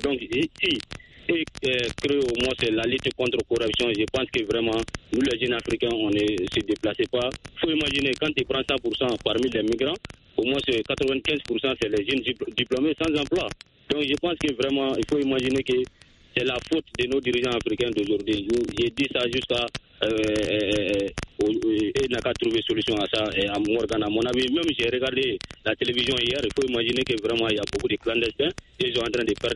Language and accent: French; Sonikoumi, Mali; Je vous appelle toujours dans mon village natal, à Sonikoumi.